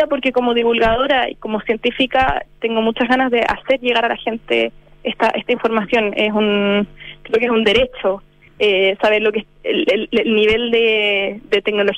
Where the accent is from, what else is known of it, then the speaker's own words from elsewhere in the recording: Chile; cuando les digo que soy de Chile